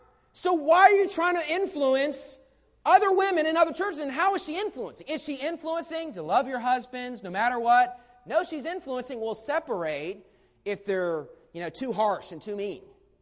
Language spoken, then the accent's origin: English; West Virginia, United States; You know, I grew up in West Virginia, but I think of the old country song